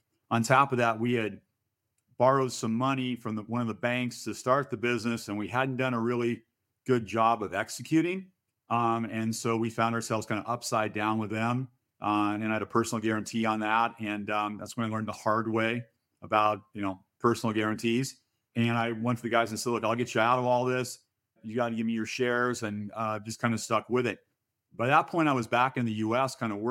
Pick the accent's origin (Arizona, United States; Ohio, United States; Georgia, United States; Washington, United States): Washington, United States; Seattle; I grew up in Seattle, West Coast.